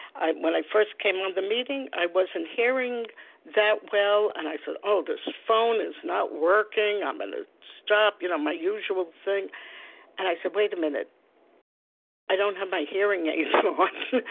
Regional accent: New York, United States; from New York.

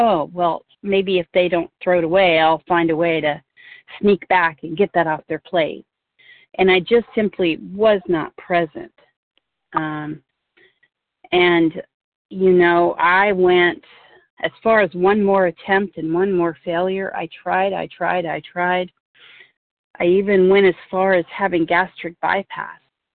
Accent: Marysville, California, United States; I'm from Marysville, California.

